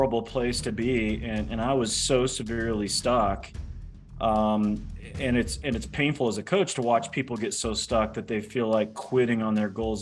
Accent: Loveland, Colorado, United States; Yeah, I just grew up in Loveland, which is like 60 miles north of Denver, and, you know, went to Colorado State University

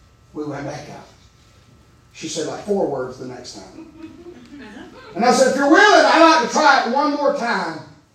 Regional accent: Gatlinburg, Tennessee, United States; You understand, I'm from Gatlinburg.

